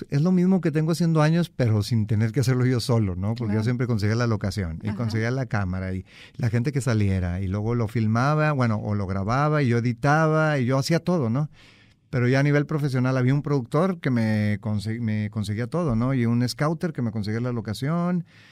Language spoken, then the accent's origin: Spanish; Monterrey, Nuevo León, Mexico; Regiomontano, en 1974, en el seno de una familia muy unida, muy católica. Entonces, bueno, soy católico, soy regio, soy tigre, soy vaquero, soy Dodger.